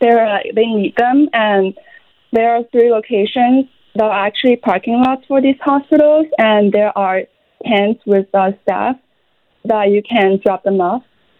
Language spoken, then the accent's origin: English; Shanghai, China; moved away as an adult; also born or lived in Los Angeles; I'm actually from Shanghai, China, and then I went to L.A. for college, and then I moved up here.